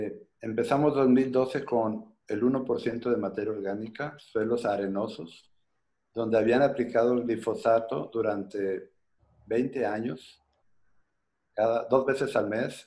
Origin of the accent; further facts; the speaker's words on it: Mexico; now in Florida, United States; yo soy mexicano, vivo ahora en Florida